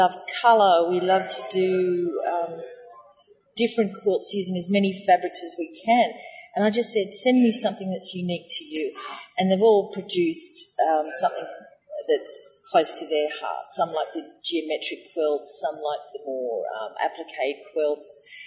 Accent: Sydney, New South Wales, Australia; I grew up on the Sydney coastline

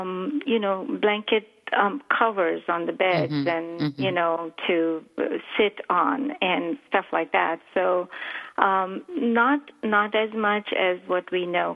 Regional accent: Mumbai, Maharashtra, India; And I grew up in Mumbai, which is really warm city.

